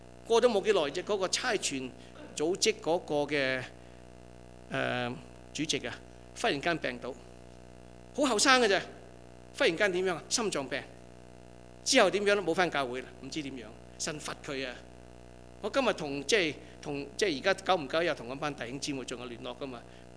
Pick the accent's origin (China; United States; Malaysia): China; Guangdong; 我哋广东人有句点啊？精人出口，笨人出手啊嘛